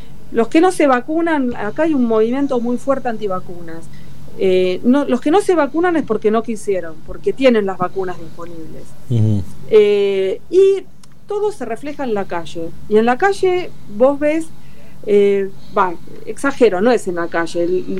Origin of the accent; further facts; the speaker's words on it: Argentina; como argentina, que me cuido mucho